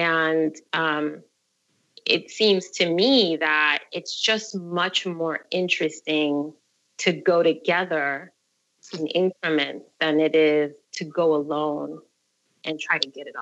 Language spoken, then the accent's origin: English; New York City, New York, United States; as a New Yorker, you know, where much of the birthplace of art and fashion, you know, really is happening here